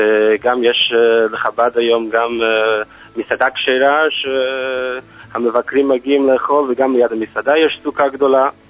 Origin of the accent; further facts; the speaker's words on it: New York, United States; now in Israel; אני מקור מניו יורק.